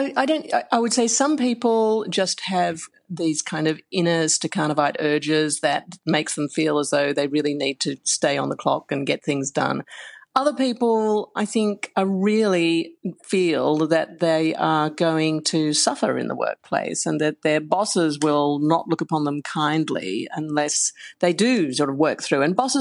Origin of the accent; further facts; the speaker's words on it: Australia; even though I grew up in Australia and like to think that I'm fairly forthright about these things